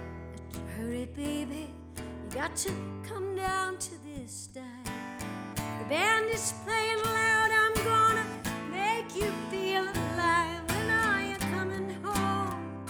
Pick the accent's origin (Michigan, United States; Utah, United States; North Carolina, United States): North Carolina, United States; Raleigh; my hometown of Raleigh is the halfway point between New York and Miami. And really, I moved back to Raleigh when my daughter was born